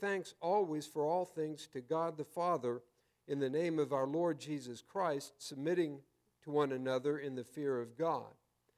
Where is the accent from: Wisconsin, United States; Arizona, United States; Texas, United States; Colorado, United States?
Arizona, United States; Prescott; now in Mesa, United States; I grew up in Prescott, and I know where some things are. It's changed a lot since then.